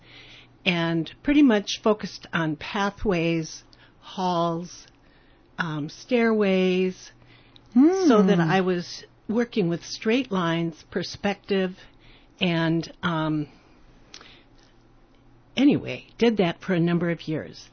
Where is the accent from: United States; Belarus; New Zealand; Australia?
United States; Decorah, Iowa; Well, I grew up in Iowa, and I had decided I think it's time to paint something related to my childhood, my upbringing, Decorah, Iowa.